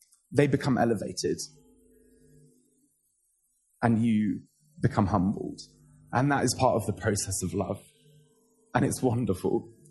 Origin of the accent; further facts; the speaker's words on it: Lebanon; Oh, I'm from Lebanon, for those of you that don't know.